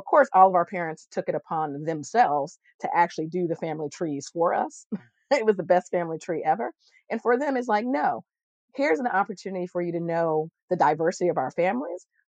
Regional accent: Connecticut, United States; You know, we grew up in Connecticut. We always joke around for some people like there are Black people in Connecticut.

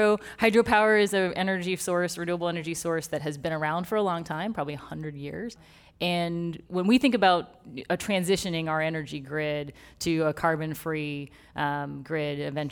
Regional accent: Texas, United States; I was born and raised in Texas, and every year for probably from the time I was four till I went to college, we would go on a fishing trip for a couple weeks in southern Colorado.

